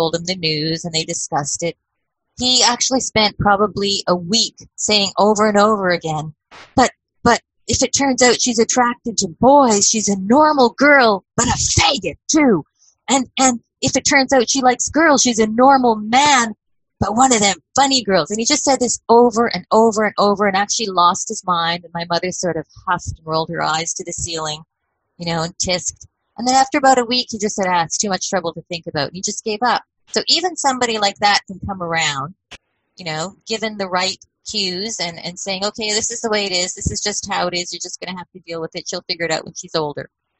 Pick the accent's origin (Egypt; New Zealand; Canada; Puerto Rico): Canada; Edmonton, Alberta; I remember growing up in Edmonton, even as a teenager, so that would have been, you know, in the late 70s and 80s